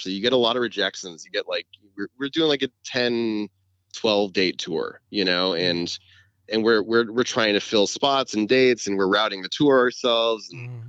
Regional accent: California, United States; I love that I grew up in California.

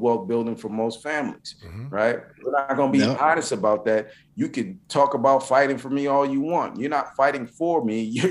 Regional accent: Saint Paul, Minnesota, United States; I grew up in East St. Paul, went to Hazel Park.

